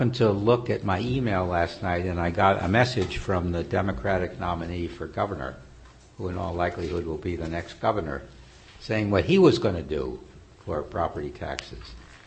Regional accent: Boston, Massachusetts, United States; I grew up in Boston during the lean years of the Red Sox

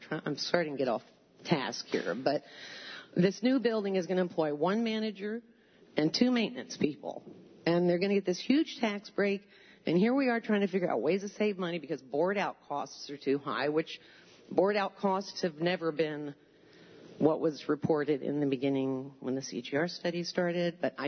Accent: Ithaca, New York, United States; I'm from Ithaca.

